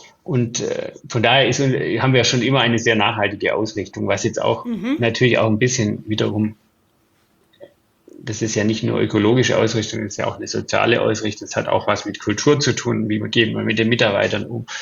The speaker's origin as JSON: {"language": "German", "region": "Bavaria", "country": "Germany", "tie": "born or raised there", "said": "Ich bin im Allgäu aufgewachsen."}